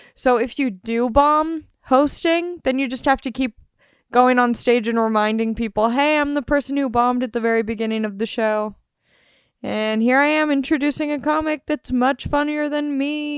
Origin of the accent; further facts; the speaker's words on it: Long Beach, California, United States; I'm from Long Beach, which is essentially the same amount of miles like to get to either place.